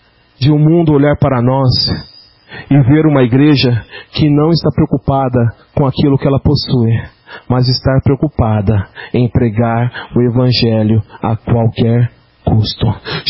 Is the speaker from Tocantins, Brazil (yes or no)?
no; Itanhaém, São Paulo, Brazil; born there; E em Itanhaém, onde eu nasci, havia uma edificação que caiu agora